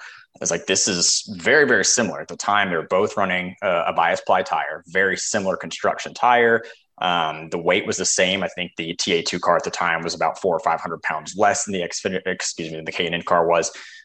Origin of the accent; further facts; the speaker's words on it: Salt Lake City, Utah, United States; And I grew up out in Salt Lake City, Utah, and our local track out there at the time was Miller Motorsports Park.